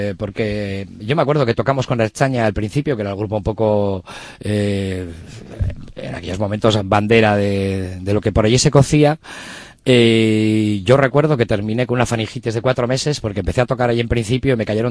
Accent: Bilbao, Basque Country, Spain; Soy de Bilbao y por lo tanto eso...

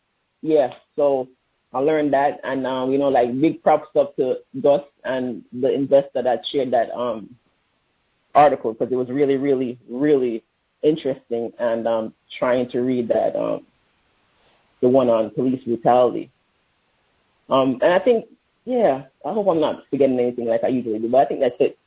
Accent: Jamaica; So growing up in Jamaica

